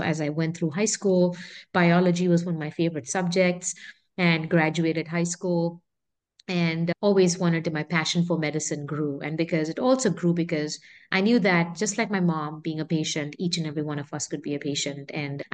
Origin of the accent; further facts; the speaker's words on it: Mumbai, Maharashtra, India; born there; I was born in India in Bombay, Mumbai now